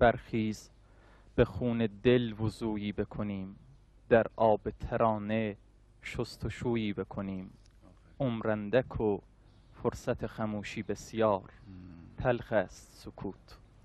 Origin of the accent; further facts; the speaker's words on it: Urmia, West Azerbaijan, Iran; آذربایجان غربی و از ارومیه اومدم.